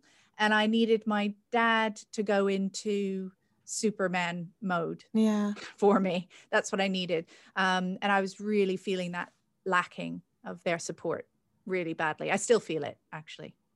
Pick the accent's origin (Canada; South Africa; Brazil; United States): Canada; You know, I'm both my parents have now died and I'm Canadian as well.